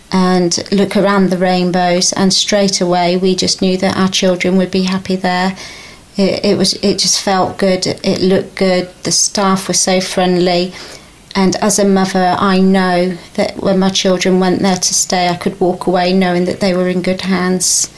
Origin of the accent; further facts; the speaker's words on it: Farndon, East Midlands, United Kingdom; from Farndon.